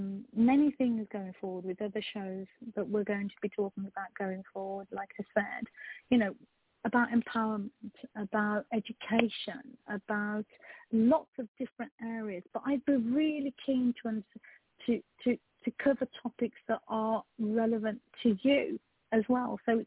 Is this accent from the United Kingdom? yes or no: yes; England, United Kingdom; I'm born and bred in England, but I was a first generation immigrant that came into this country